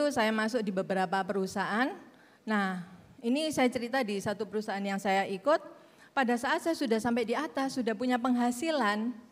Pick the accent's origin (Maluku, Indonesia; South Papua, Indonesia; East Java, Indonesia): East Java, Indonesia; Surabaya; now in Bali, Indonesia; saya ini arek Surabaya tapi saya tinggal di Bali.